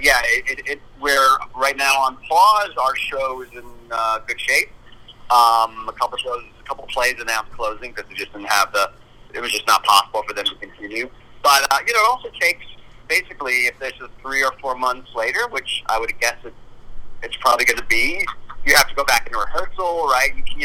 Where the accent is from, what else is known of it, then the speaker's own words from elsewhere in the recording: New Jersey, United States; because I was like, we're two guys from New Jersey.